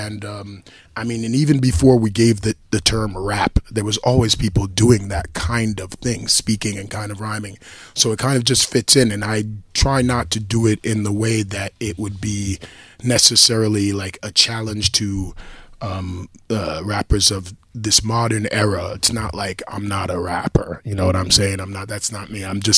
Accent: New York, United States; like when I grew up in New York, I mean, I was around a lot of people.

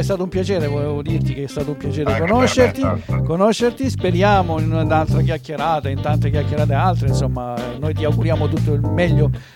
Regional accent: Apulia, Italy; Noi siamo pugliesi, siamo della terra della pizzica, siamo del Salento.

